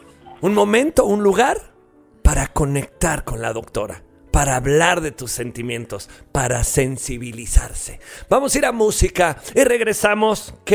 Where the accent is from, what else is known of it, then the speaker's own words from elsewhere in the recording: Guanajuato, Mexico; Me encanta que seas de Guanajuato porque yo soy de Guanajuato.